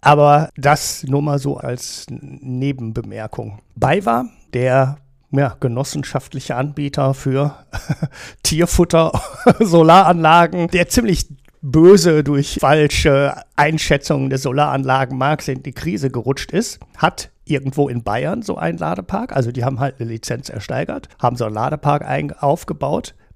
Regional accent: Netherlands; Ich kann die als Niederländer einfach nicht kaufen.

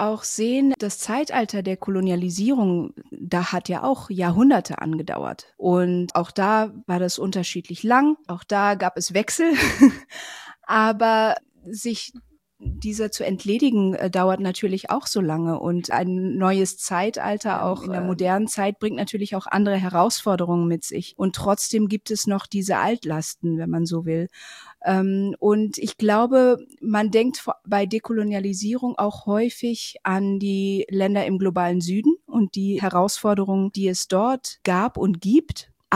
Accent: Indonesia; also born or lived in Germany; Ich bin zum Beispiel in Indonesien aufgewachsen und in Deutschland, also in Europa und in Asien.

